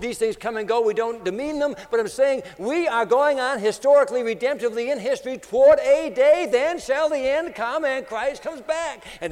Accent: Pawtucket, Rhode Island, United States; the first cotton mill in America was built in Pawtucket, Rhode Island, my hometown.

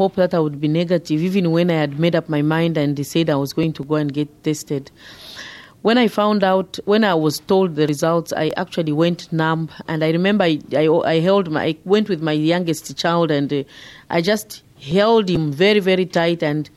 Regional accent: Zambia; English is a second language; from Zambia.

